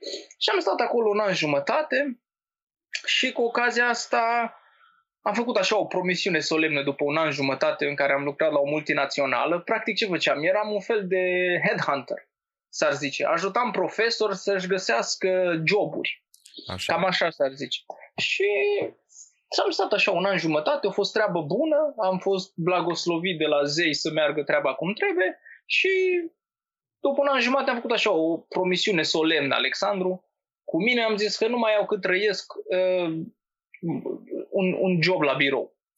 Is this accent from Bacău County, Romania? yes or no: no; Mintiu, Bistrița-Năsăud, Romania; Sunt mici din Bistrița, născut, crescut în Bistrița, jet by jet, într-un mic sat Mintiu, din țara Năsăudului